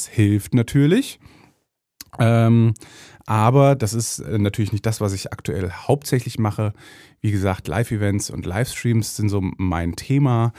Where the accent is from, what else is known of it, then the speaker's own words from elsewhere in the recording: Meiningen, Thuringia, Germany; in meiner Heimatstadt Meiningen in Thüringen, wo ich auch geboren bin.